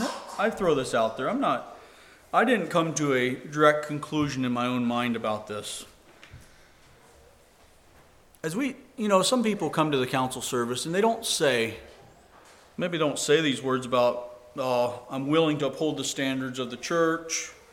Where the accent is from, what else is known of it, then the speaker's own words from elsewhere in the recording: Ohio, United States; I grew up in a in the Ohio Whistler setting.